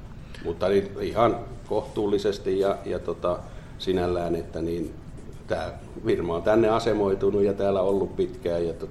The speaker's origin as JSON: {"language": "Finnish", "town": "Kihniö", "region": "Pirkanmaa", "country": "Finland", "said": "olen Kihniöltä kotoisin ja sinällään tämä alue on niin kuin sinällään niin kuin tuttua"}